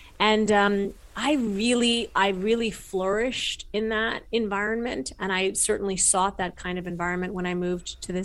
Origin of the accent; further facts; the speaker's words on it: Kalamazoo, Michigan, United States; born there; I was born in Kalamazoo, Michigan.